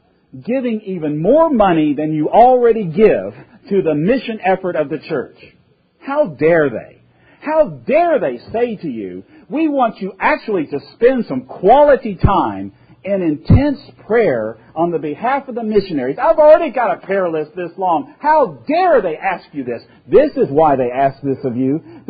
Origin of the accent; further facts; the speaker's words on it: Virginia, United States; I come from Virginia.